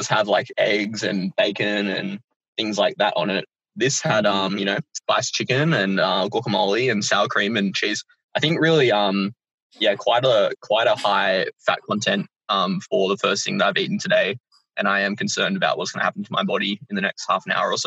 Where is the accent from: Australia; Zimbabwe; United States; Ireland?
Australia; Penrith, New South Wales; I grew up in Penrith, in the north of Penrith, in a place called Warrington Downs, kind of halfway between Penrith and St. Mary's. And I'm actually in the area at the moment.